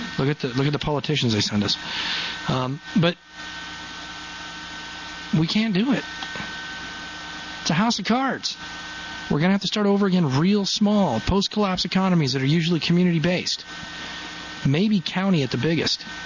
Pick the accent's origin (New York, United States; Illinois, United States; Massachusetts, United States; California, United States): Massachusetts, United States; Boston; now in Eaton, United States; Hometown of Eaton, Colorado. I call it my adopted hometown. I'm really from Boston, Massachusetts.